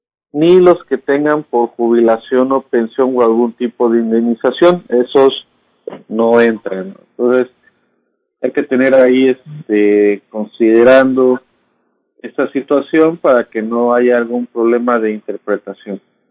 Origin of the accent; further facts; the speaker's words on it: Mexico; o como buenos mexicanos, día lunes, que se vence la presentación